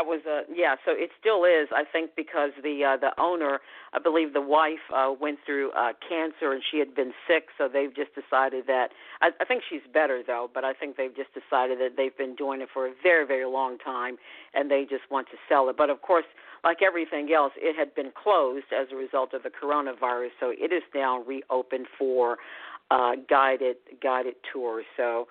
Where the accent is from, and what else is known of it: United States